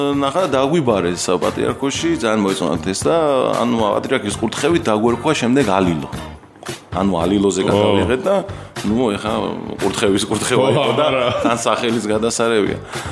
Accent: Ozurgeti, Guria, Georgia; გავიზარდე ოზურგეთში, ან სკოლა იქ დავამთავრე

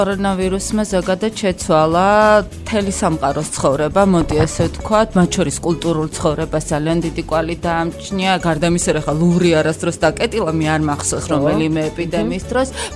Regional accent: Kutaisi, Imereti, Georgia; ქალაქი მაშინ ეს ქუთაისი სადაც მე ვიზრდებოდი იყო ესეთი მოკეთან

